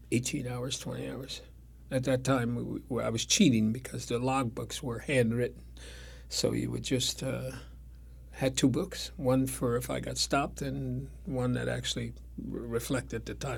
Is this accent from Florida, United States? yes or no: no; Connecticut, United States; Yeah, born and raised in Connecticut.